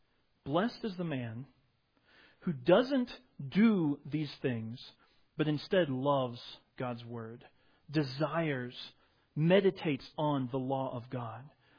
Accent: Midwest, United States; And for me personally, I grew up in the Midwest, and I got to go canoeing on the Merrimack River quite a bit.

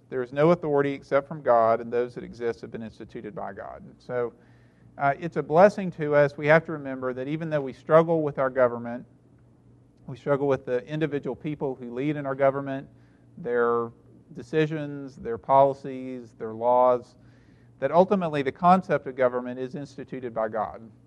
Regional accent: United States; You know, I grew up as an American, and, you know, liberty is the highest value, and liberty and justice for all

